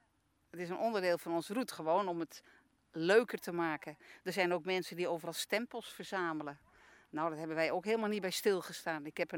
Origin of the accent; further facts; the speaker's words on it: Amsterdam, North Holland, Netherlands; born there